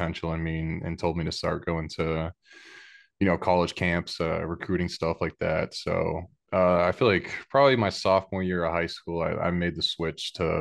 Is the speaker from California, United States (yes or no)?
no; Charlton, Massachusetts, United States; Yeah, so I'm from Charlton, Massachusetts, originally, and grew up playing baseball and football